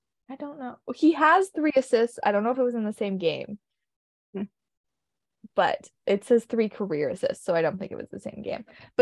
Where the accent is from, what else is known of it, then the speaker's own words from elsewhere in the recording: Canada; Like, I know I'm Canadian, but it's way more fun to cheer for the underdogs